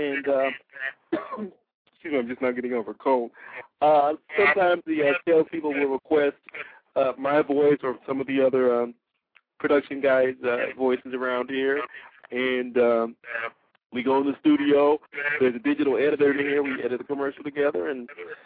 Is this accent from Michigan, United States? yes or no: yes; Detroit, Michigan, United States; Well, I was born and raised here in Detroit, Michigan. Still live here. I love the city.